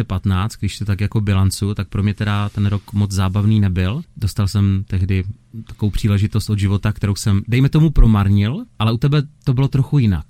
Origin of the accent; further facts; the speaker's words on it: Opava, Moravian-Silesian Region, Czechia; born there; Než si tedy zakotvil mimochodem v mém rodném městě, do Opavy se určitě ještě podíváme